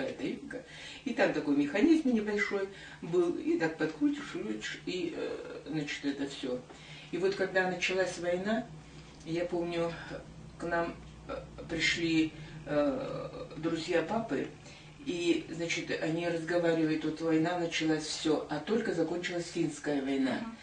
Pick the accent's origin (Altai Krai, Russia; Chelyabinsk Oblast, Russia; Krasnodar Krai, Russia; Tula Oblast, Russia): Altai Krai, Russia; Barnaul; also born or lived in Stukovo; 23 ноября 1935 года в Алтайском крае, Павловский район, село Стуково было там. Но в 40-м году, перед самой войной, мы уехали в Барнаул. И все мое детство, и вся моя юность